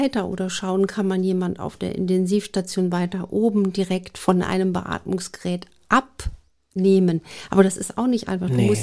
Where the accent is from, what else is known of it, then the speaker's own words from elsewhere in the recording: Saarland, Germany; Ich bin groß geworden in dem Dreiländereck zwischen Luxemburg, Frankreich und Deutschland.